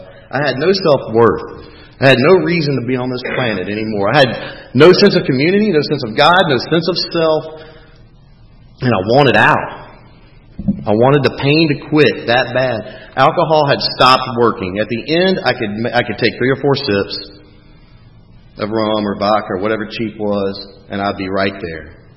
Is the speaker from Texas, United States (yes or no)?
yes; Texas, United States; down there in Texas, where I'm from. I'm Texan.